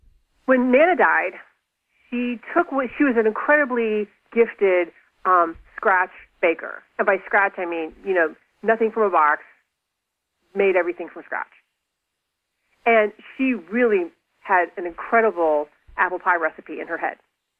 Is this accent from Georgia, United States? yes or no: no; Florida, United States; some of my memories of childhood and growing up in Florida. Because growing up in Florida in the 70s, wild.